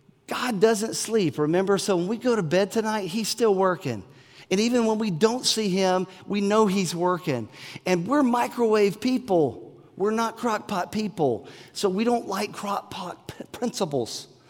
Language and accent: English; North Carolina, United States; And as a kid growing up in East Carolina, it was tobacco.